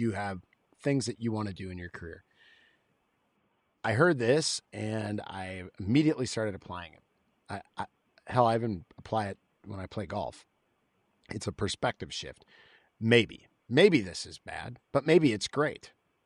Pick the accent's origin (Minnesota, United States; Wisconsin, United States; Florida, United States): Wisconsin, United States; Milwaukee; the reality is I got to fly in Milwaukee, Wisconsin, my hometown, in the KC-135.